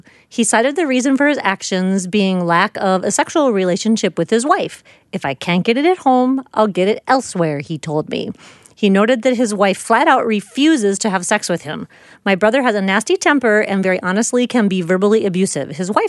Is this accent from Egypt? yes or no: yes; Egypt; I am from Egypt.